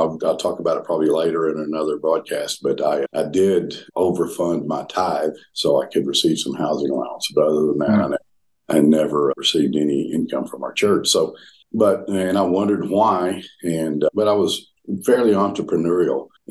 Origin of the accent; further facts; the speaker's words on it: the South, United States; accent: Southern; they let me in because of my Southern accent.